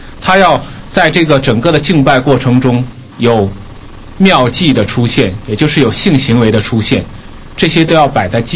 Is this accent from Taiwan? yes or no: no; China; 我们中国人或者说我们东方人特别喜欢说这七个字